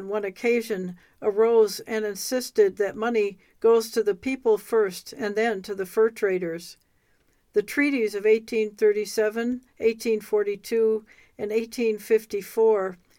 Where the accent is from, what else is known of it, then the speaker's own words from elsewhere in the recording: Odanah, Wisconsin, United States; also born or lived in Muskogee, Oklahoma; I was born in Muskogee, Oklahoma, and shortly afterward, my mother and dad moved to Odena, Wisconsin, because of the strong cultural and family ties that my mother had. I'm a mixed-blood Ojibwe.